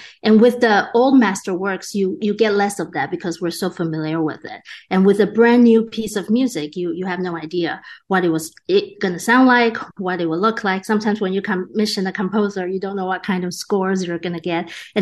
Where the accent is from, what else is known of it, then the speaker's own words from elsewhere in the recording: Taiwan; I grew up in Taiwan